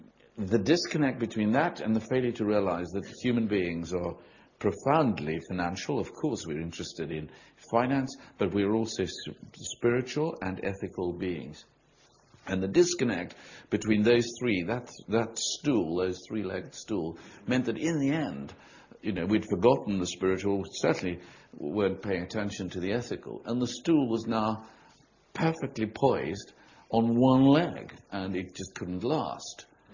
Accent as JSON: {"language": "English", "country": "South Africa", "tie": "born or raised there", "said": "I grew up in South Africa in the dark days."}